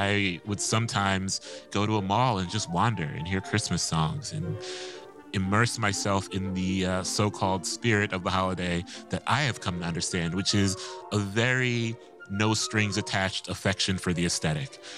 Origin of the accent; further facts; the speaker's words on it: Midwest, United States; though I'm a Midwesterner, so I've had to learn to love it in both theory and practice.